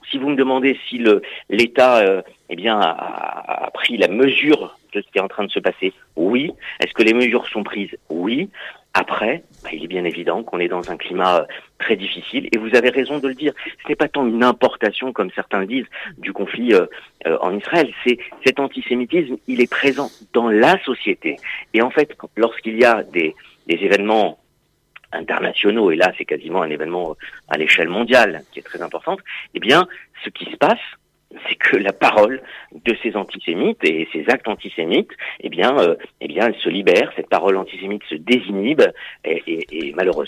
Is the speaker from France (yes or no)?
yes; France; il faut rester continuer à vivre avec ce qui fait ce que nous sommes en tant que Français